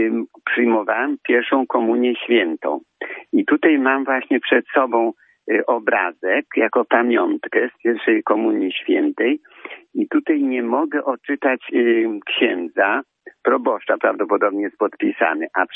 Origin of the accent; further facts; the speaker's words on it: Radom, Masovian Voivodeship, Poland; born there; Ja urodziłem się w Radomiu, a 30 maja 1946 roku przyjmowałem pierwszą komunię świętą.